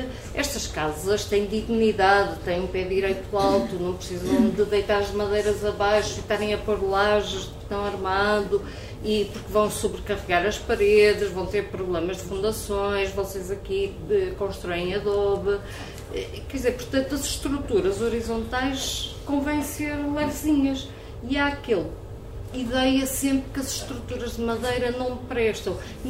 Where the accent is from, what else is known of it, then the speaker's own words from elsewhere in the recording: Valongo, Porto, Portugal; eu sou de Valongo e apanhava o autocarro